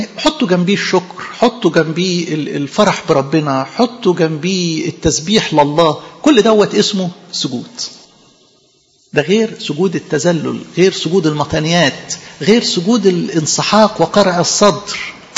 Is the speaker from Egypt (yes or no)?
yes; Egypt; إيه اللي لقى ربنا فينا حلو كمصريين